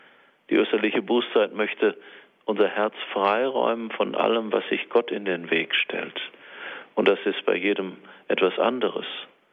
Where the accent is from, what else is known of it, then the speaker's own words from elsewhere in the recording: Dortmund, North Rhine-Westphalia, Germany; born there; als gebürtiger Dortmunder, der auch schon nicht mehr so eine dichte Kirchlichkeit in seiner Kindheit und Jugend kannte